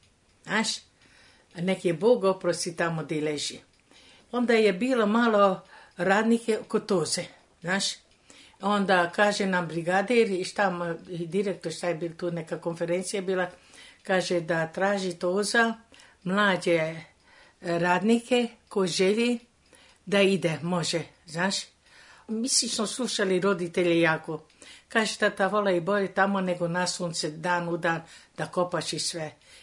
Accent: Kikinda, Vojvodina, Serbia; U Kikindu. Išla sam u školu osnovnu u Feškvaru, Kikindu, dva osnovna razreda.

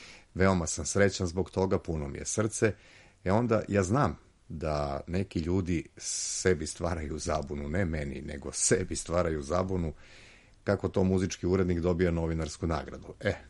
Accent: Negotin, Southern and Eastern Serbia, Serbia; born there; tamo gde sam rođen, a rođen sam u Negotinu, da, muziku istočne Srbije.

